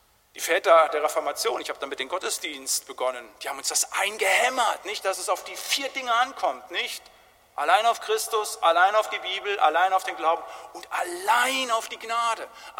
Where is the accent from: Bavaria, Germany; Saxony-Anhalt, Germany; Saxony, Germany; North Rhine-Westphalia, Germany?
North Rhine-Westphalia, Germany; da wo ich herkomme, in den Gemeinschaftskreisen des Siegerlandes, da ist es grundsätzlich so gewesen